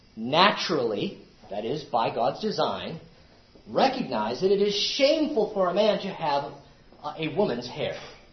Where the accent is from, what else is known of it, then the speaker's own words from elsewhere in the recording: United States; That's just natural to me because I grew up in America.